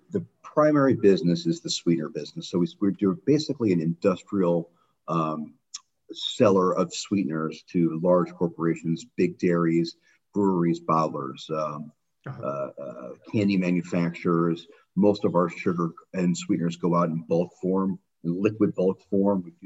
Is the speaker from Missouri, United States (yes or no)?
no; Bay Harbor, Florida, United States; So I grew up in South Florida, in Bay Harbor, Florida, which is the north side of Miami Beach.